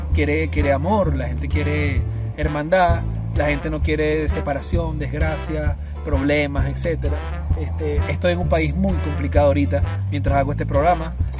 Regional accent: Venezuela; soy venezolano y estoy aquí en Venezuela y estoy viviendo

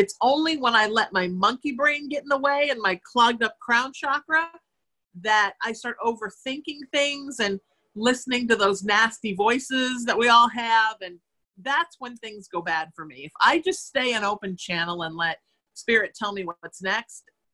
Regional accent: Connecticut, United States; I'm also from Connecticut and I'm Irish and I'm an Aries.

